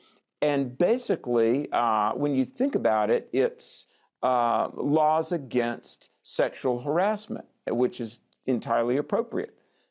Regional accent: the South, United States; I grew up in the Jim Crow Democrat South.

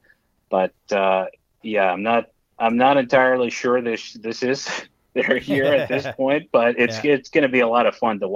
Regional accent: Nova Scotia, Canada; I can say that I'm from Cape Breton

